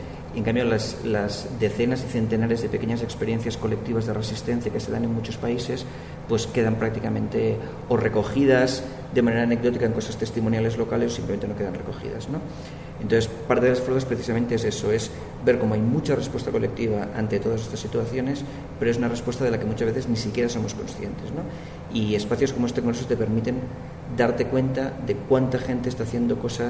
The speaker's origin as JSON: {"language": "Spanish", "country": "Spain", "said": "En mi caso concreto, que vengo del Estado español, más todavía"}